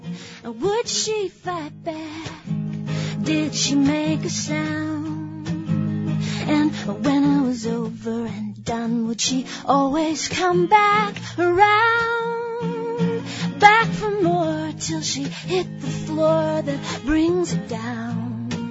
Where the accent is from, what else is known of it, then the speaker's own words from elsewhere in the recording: Duluth, Minnesota, United States; I'm from Duluth, Minnesota, and I do a lot of writing about social issues, including this one.